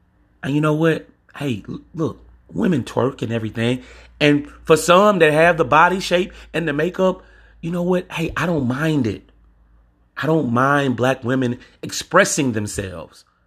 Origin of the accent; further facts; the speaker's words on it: Louisiana, United States; And then they had the nerves to show my home state, Louisiana.